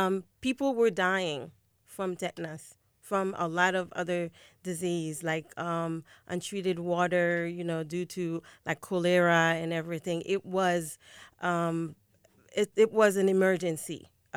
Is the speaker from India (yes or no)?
no; Haiti; English is a second language; Well, as Haitian, I'm from Haiti, and I was born in Haiti.